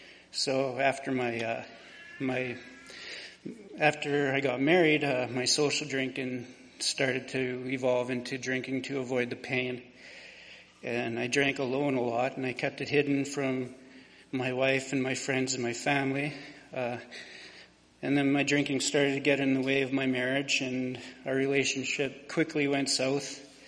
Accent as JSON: {"language": "English", "town": "Nipawin", "region": "Saskatchewan", "country": "Canada", "tie": "born there", "said": "I was born in Nipawin, Saskatchewan."}